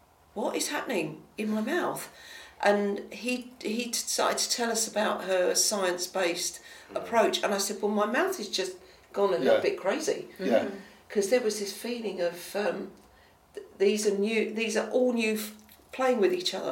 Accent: London, United Kingdom; a Wally from London, I'm a Londoner

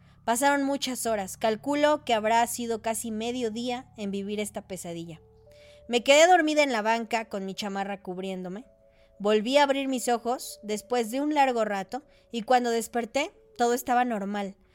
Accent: Peru; Soy de Perú.

